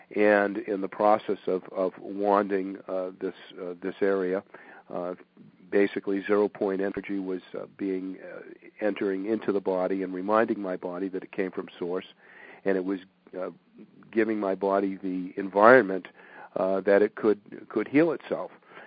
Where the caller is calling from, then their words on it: Massachusetts, United States; We're from calling from Massachusetts